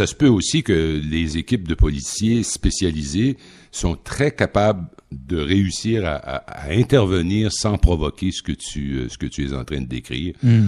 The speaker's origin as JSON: {"language": "French", "town": "Rimouski", "region": "Quebec", "country": "Canada", "said": "d'une part, je viens de Rimouski"}